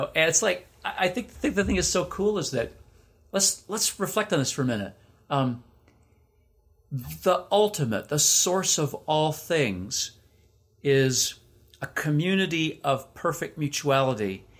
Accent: Michigan, United States; But, you know, growing up in Michigan, lots of people polka in Michigan, but my family didn't.

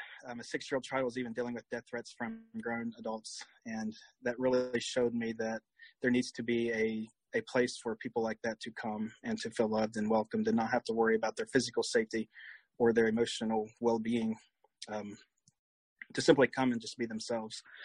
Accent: Portsmouth, Ohio, United States; I was born and raised in Southern Ohio in a town called Portsmouth.

